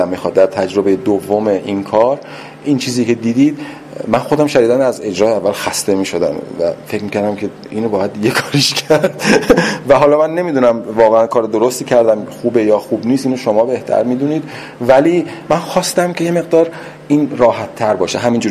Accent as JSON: {"language": "Persian", "country": "Iran", "said": "برای من به عنوان یه ایرانی که خارج زندگی کردم، من وقتی که 3 سال پیش برگشتم ایران"}